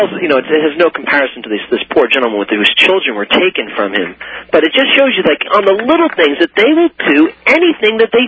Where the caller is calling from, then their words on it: New Jersey, United States; Hi there, Alex. … I'm calling from the People's Republic of New Jersey.